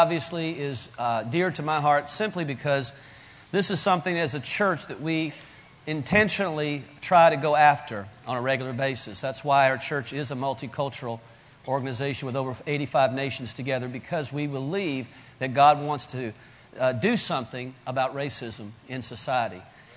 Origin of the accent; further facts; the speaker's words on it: the South, United States; I grew up in the South where racism has always been a big issue because of the slavery issues of our past.